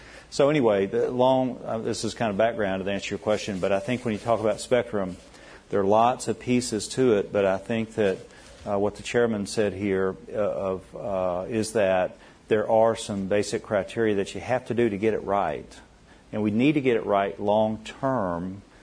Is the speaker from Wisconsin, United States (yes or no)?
no; Arkansas, United States; like you're growing up in Oklahoma, I'm growing up in Arkansas.